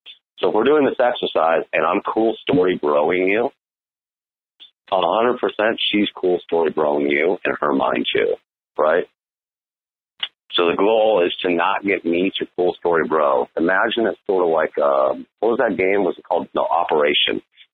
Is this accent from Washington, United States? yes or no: yes; Seattle, Washington, United States; moved away; No, I'm from Seattle. I moved here like 6 months ago.